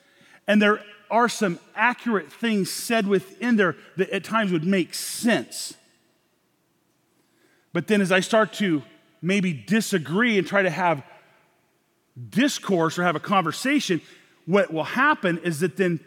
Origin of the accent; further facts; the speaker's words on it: Rushville, Nebraska, United States; I'm from Rushville, Nebraska. If you're a guy from Gordon, Nebraska, 13 miles to the east of us, you weren't allowed in town.